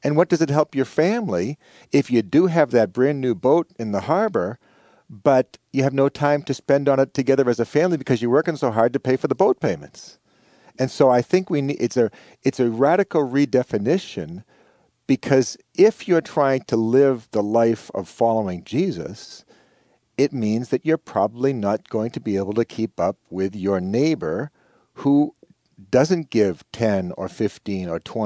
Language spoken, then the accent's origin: English; Boston, Massachusetts, United States; I come from Boston, and we've got two or three great sports teams going.